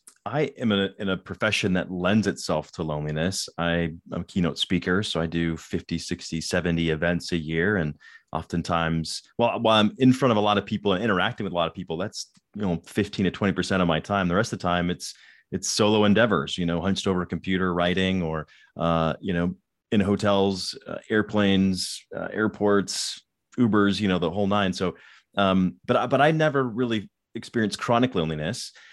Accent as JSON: {"language": "English", "town": "Denver", "region": "Colorado", "country": "United States", "tie": "born or raised there", "said": "I grew up in Denver, Colorado, so played a lot of hockey"}